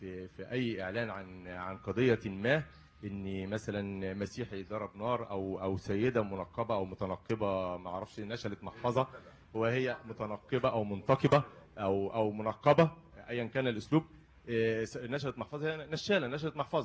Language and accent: Arabic; Egypt; لابد الا نسمع احنا كشعب مصري ان هناك احد دور العباده